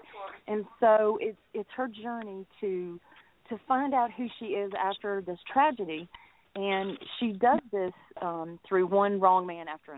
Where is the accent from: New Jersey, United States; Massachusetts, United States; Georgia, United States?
Georgia, United States; And I'm from Georgia, so she's big here.